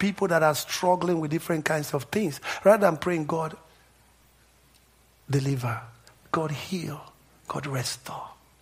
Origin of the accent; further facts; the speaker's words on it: Nigeria; I grew up, and in the environment I grew up in Nigeria